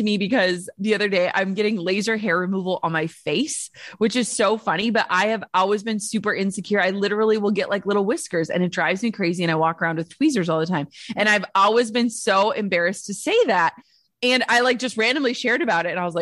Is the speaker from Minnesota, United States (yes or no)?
yes; Minnesota, United States; I'm from Minnesota. Like, I want everyone to like me.